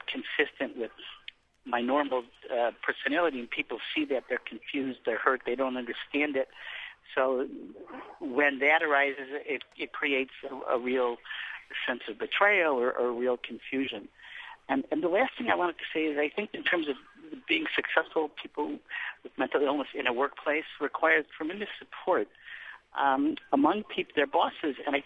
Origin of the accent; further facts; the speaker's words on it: Rochester, New York, United States; I'm from Rochester, New York.